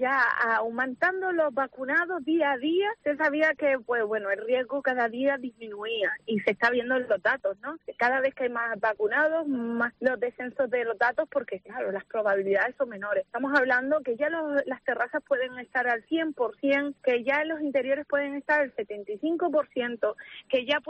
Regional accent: Canary Islands, Spain; now in Madrid, Spain; más que nunca el domingo tengo que brindar, saborear mi tierra, porque allá donde esté me llevo un pedacito de ella. Y bueno, el domingo celebraré el Día de Canarias en Madrid

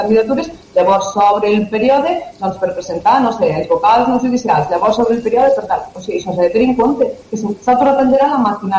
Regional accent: Lleida, Catalonia, Spain; com a lleidatans o com a catalana

